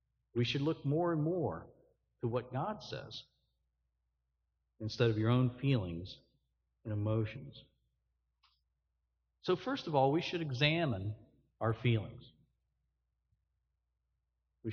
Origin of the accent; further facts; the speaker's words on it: Cincinnati, Ohio, United States; Where I grew up in Cincinnati, when I first came into the church, the congregations were 350 to 400 people.